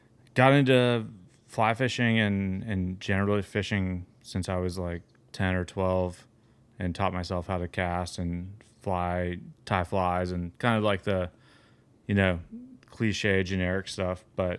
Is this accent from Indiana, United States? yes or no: no; Atlanta, Georgia, United States; all my friends, I grew up in Atlanta and I spent a lot of my time in Florida, but in Atlanta, all my bass fishing buddies